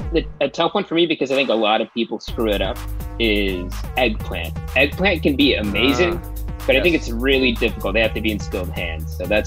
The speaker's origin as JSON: {"language": "English", "region": "Midwest", "country": "United States", "said": "We're from the Midwest."}